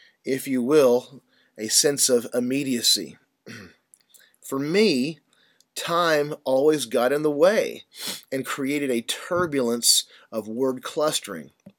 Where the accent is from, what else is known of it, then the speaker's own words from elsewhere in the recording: United States; my wife is Chinese while I am an American